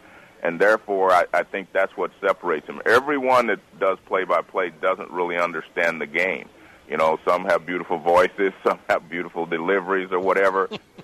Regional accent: Texas, United States; So, and make sure you tell them I'm from Texas also. I'm a Raider fan, but I'm also from Texas.

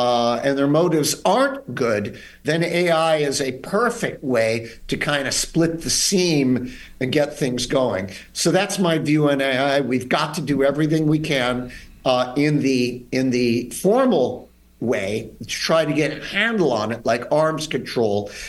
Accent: Chicago, Illinois, United States; and I grew up with in Chicago with going to games with Ernie Banks and Ron Sano

